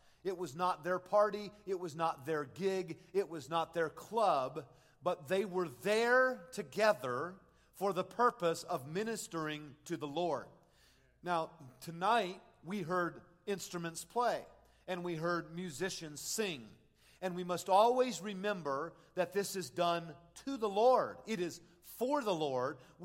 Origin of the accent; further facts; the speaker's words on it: South Korea; I remember growing up in Korea